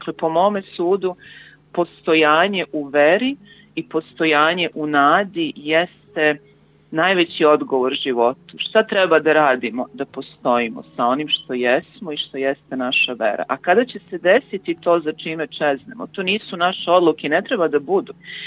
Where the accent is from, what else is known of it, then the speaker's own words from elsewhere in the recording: Knin, Šibenik-Knin County, Croatia; moved away; Ja sam poreklom iz Knina. Izbegla sam kao što su izbegli i mnogi drugi ljudi, ne samo naravno iz tih krajeva, nego iz drugih srpskih krajeva. I dugo nisam bila u Kninu.